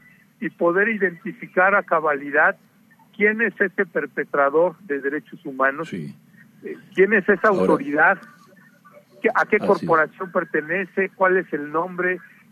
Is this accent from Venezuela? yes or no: no; Mexico; now in United States; Tenemos que contar con nosotros como mexicanas y mexicanos